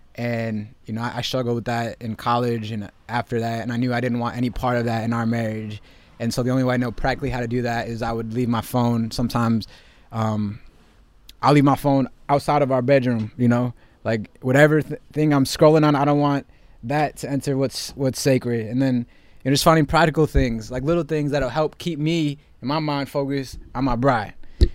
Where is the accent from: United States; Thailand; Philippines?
Philippines; It's not, it's our culture, being Filipino.